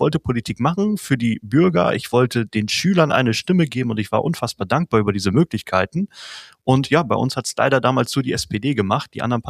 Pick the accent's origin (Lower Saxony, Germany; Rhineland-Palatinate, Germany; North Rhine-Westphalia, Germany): Lower Saxony, Germany; Quakenbrück; Ich bin damals aufgewachsen in Quakenbrück, Landkreis Osnabrück, beschauliche kleines Städtchen mit 2.500, 3.000 Einwohnern damals